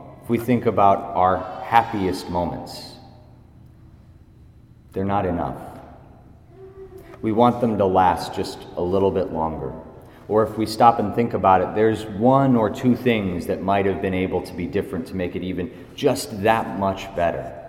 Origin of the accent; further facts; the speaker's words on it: Cedar Rapids, Iowa, United States; it's easy to say, well, I'm from Cedar Rapids. My family's lived here for almost 17 years. It's the longest I've lived anywhere. But my dad was in the Air Force, and so we have been all over the place.